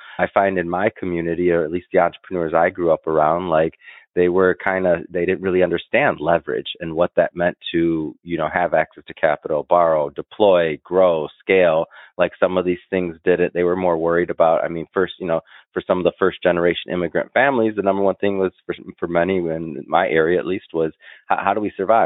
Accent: Detroit, Michigan, United States; I'm from Detroit. So come on, go Lions now, right? So, growing up in Detroit, you know, Southwest side, I mean, Detroit, and, you know, Cass Tech, and went to Michigan State.

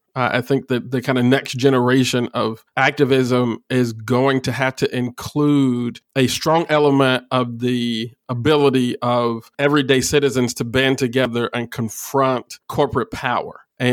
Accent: Chicago, Illinois, United States; this liquor store in the neighborhood that I grew up in Austin, on the west side of Chicago, I started selling fruit juice in a half pint glass bottle.

